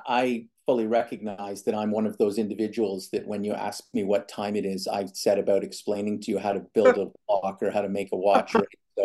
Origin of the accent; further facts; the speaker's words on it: Montreal, Quebec, Canada; born there; So I moved around a lot as a kid. I was born in Montreal. So I'm a Montrealer by birth. Je viens de Montréal. And I still identify that as being home. But we moved around a lot.